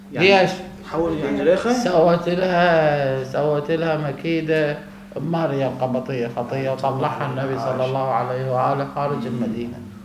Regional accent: Egypt; انا قانوني مصري

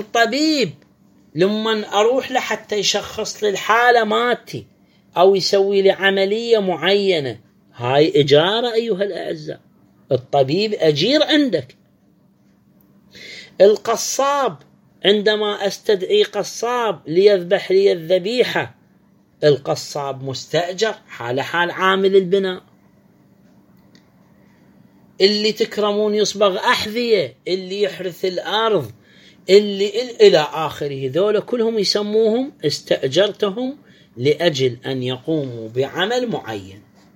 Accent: Iraq; إحنا عندنا في العراق

